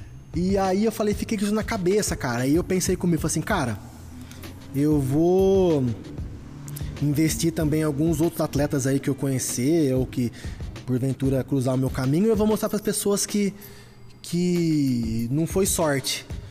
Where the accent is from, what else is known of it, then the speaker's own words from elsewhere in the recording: Araraquara, São Paulo, Brazil; now in Poços de Caldas, Brazil; nós somos os dois de Araraquara. Hoje o … mora em Taubaté, eu moro em Poços de Caldas, mas nós somos nascidos em Araraquara.